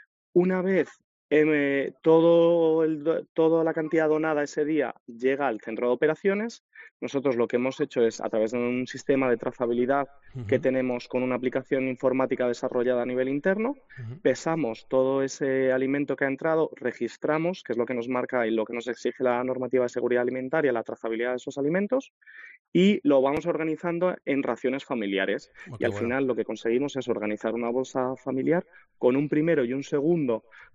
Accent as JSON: {"language": "Spanish", "town": "Madrid", "region": "Community of Madrid", "country": "Spain", "tie": "born or raised there", "said": "lo que hice en 2018 fue traer esta idea y comenzar a adaptarla e implementarla en Madrid, que es mi ciudad natal."}